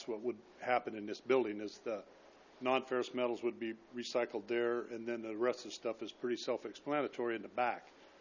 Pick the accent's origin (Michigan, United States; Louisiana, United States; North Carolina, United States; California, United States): California, United States; Paso Robles; I was born and raised in Paso Robles.